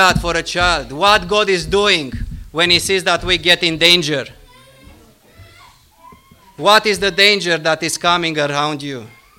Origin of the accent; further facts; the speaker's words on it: Romania; I'm coming from Romania, where people had to pay with their jobs, had to pay with their houses and their families for believing in Jesus.